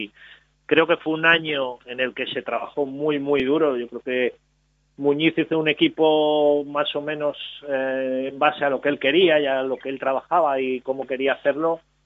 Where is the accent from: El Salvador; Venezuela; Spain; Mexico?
Spain; León, Castile and León; Yo ahora resido en León, que yo soy de León